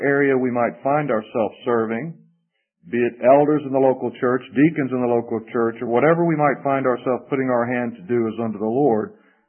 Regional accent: Jacksonville, Florida, United States; Carl grew up in Jacksonville, my hometown, so he would come to the assembly there whenever he was in the area.

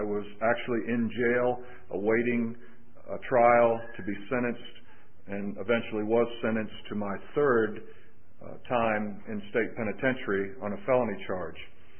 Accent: Jacksonville, Florida, United States; I'm from North Florida, Jacksonville, originally, and have lived in the Central Florida area now for about 12 years.

